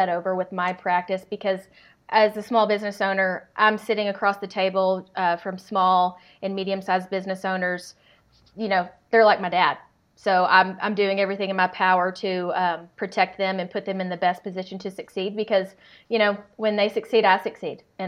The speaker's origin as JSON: {"language": "English", "region": "Arkansas", "country": "United States", "tie": "born or raised there", "lives_now": "Colorado, United States", "said": "So I'm originally from Arkansas. I grew up working on a rice and cattle farm with my father."}